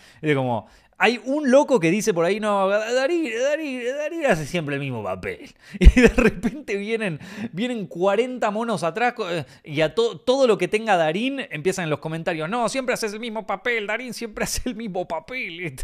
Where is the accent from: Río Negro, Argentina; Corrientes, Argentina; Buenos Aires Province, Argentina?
Buenos Aires Province, Argentina; La Lucila; Yo que soy de la Lucila, entonces ese 59 lo veo y ya te conozco el recorrido de memoria.